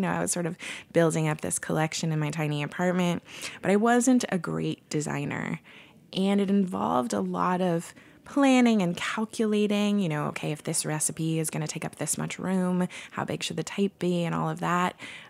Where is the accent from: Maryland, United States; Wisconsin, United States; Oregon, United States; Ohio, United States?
Oregon, United States; Portland; you need a beer writer, and I'm from Portland.